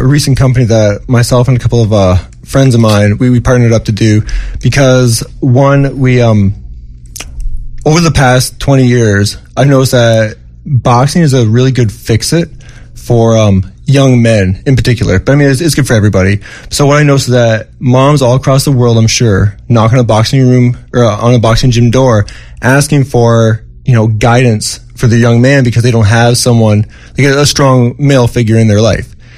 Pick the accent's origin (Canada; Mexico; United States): Canada; So I grew up in Canada, where it's more amateur based than it is professional based.